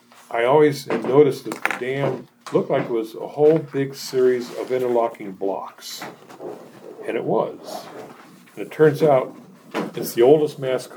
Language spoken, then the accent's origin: English; San Mateo, California, United States; And I grew up down in San Mateo, California.